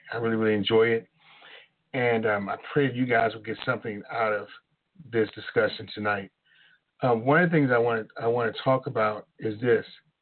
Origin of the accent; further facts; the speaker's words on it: Baltimore, Maryland, United States; I'm from Baltimore.